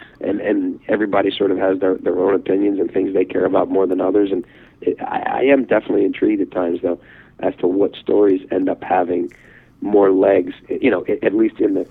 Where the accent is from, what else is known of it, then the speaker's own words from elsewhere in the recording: Baltimore, Maryland, United States; I grew up in Baltimore, we live just outside of Baltimore now